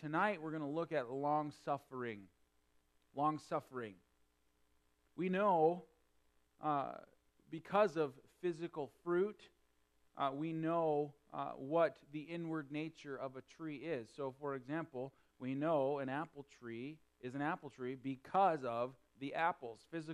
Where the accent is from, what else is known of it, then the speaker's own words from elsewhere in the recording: Missouri, United States; Now, I'm from Missouri, and I have a wait-and-see attitude from the show-me state.